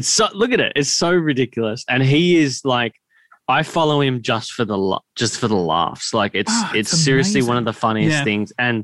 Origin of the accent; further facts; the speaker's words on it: Bentleigh, Victoria, Australia; And I grew up around Bentley.